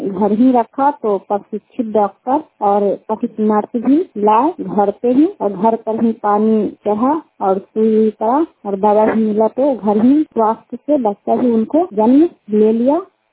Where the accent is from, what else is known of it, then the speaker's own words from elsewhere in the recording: Bihar, India; सुखहरिया के रहने वाले हैं। खाई पंचायत चंदी प्रखंड लंदा जिले